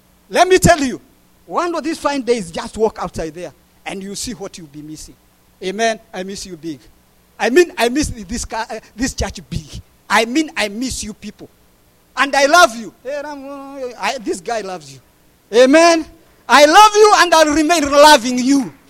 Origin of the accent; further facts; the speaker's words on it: Kenya; Excuse me, I'm a Kikuyu from down there. So L and R, they